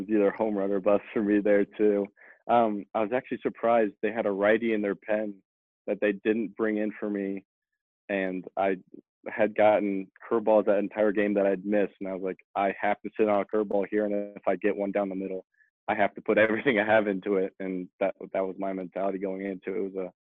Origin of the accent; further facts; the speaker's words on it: Indiana, United States; because obviously growing up in Indiana, that's where they play the state championship game